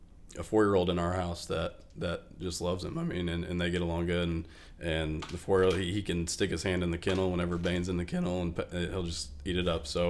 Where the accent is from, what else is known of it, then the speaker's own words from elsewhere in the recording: Mattoon, Illinois, United States; I'm from Mattoon, born and raised.